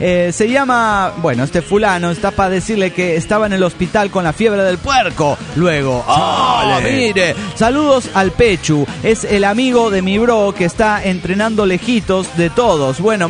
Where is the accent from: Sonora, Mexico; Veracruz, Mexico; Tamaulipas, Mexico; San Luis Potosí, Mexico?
Sonora, Mexico; Magdalena; de Magdalena, Sonora, México.